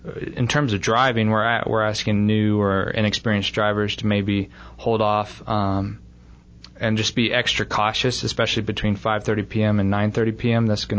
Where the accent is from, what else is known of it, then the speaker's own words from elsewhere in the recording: Prescott, Arizona, United States; I grew up born and raised in Prescott, in Prescott Valley, went to school down at U of A in Tucson for 4 years. And then moved to Seattle, actually, for a couple of years and worked in corporate business. Decided to move back home